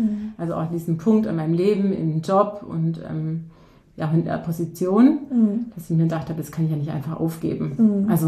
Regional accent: Baden-Württemberg, Germany; ich komme aus der Nähe von Ulm, ich bin 42 Jahre alt

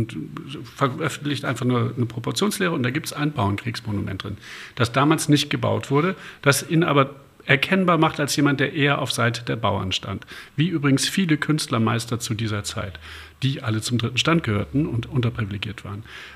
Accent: Baden-Württemberg, Germany; Ich komme aus Baden-Württemberg, anderes Land, ihr seid Bayern.

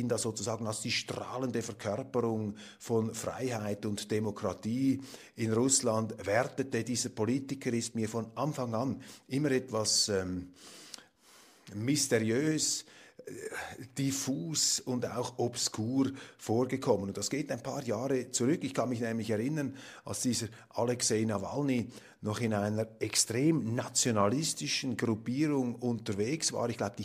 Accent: Zurich, Switzerland; soweit ich das als Zürcher beurteilen kann

